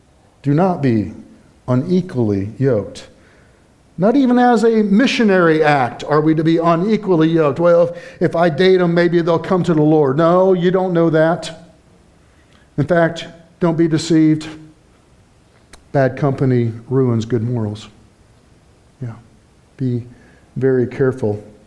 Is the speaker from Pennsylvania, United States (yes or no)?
no; Indiana, United States; I'm from Indiana, one of those northern guys, right? I'm not a Yankee.